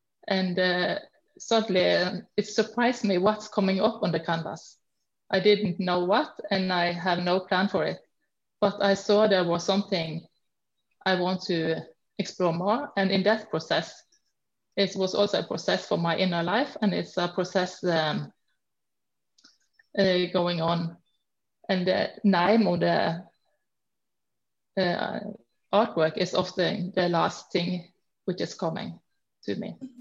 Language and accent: English; Norway; I'm from Norway. I am a Norwegian artist.